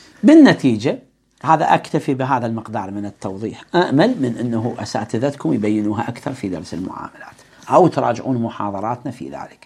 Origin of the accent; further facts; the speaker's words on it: Iraq; احنا عندنا بالعراق لفظ الطاسة